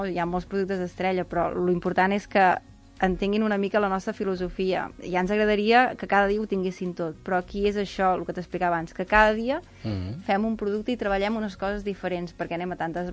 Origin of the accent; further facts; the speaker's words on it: Muntanyola, Catalonia, Spain; jo que estic molt a tot arreu, però estic més a Barcelona, soc de Muntanyola, però vaig a Barcelona cada dia